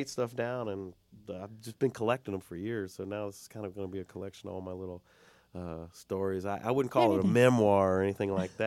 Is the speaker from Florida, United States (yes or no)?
no; North Carolina, United States; now in New York City, United States; From North Carolina, okay. Pitt County, which is like tobacco capital of the world, and we've also got some beautiful places down there. I'm not advocating tobacco, by the way, but that's what I grew up surrounded by, and you know, driving a tractor.